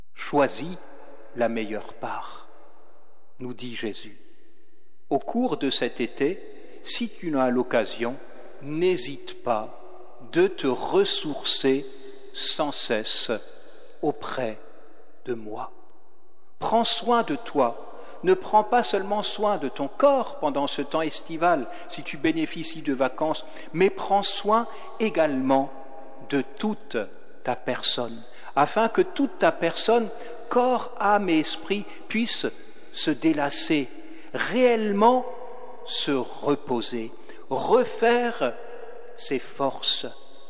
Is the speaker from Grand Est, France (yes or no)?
yes; Grand Est, France; appelé chez nous en Alsace les Sœurs de la Toussaint.